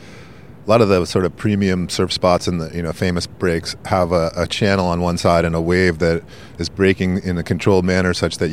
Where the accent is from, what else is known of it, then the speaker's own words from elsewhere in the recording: East Coast, United States; And when I grew up in the East Coast where I learned to surf, it was so rare to even get that kind of feeling